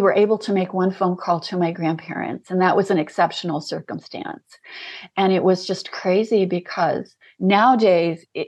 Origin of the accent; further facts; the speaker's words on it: Turkey; We experienced a lot of weird things growing up in Turkey.